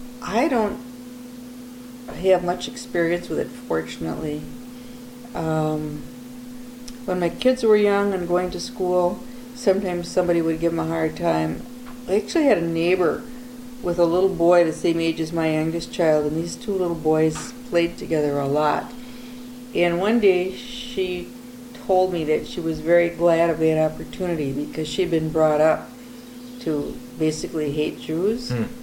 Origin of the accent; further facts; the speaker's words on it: Madison, United States; I mean, I grew up in Madison, and there were two Jewish kids in my high school.